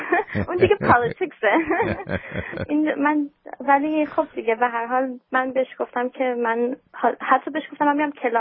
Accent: United States; من تو آمریکا بزرگ شدم و تو کالیفرنیا بزرگ نشدم، توی شهر دیگه بودم که زیاد این چیزها رو نمیدیدم و خانوادم نیست مذهبی نبودن

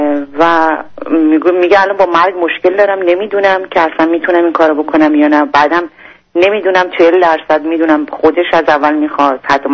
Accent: Iran; moved away; ما از ایران که اومدیم شوهر من ممنوع الخروج بود، نمیذاشن از ایران بیاد. قرار بود ما بیایم برای مدت کوتاه اینجا باشیم که بعد بیایم آمریکا.

